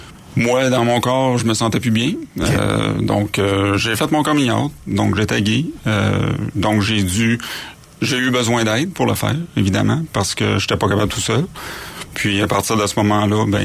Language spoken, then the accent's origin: French; Quebec, Canada; je venais du Lac-Saint-Jean, donc évidemment à l'époque la mentalité est un petit peu moins évoluée qu'en grande ville